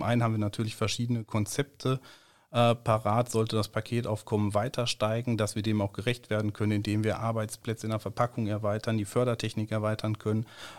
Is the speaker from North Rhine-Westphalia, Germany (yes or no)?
yes; Dortmund, North Rhine-Westphalia, Germany; born there; für mich als gebürtiger Dortmund übrigens auch ein echtes Heimspiel.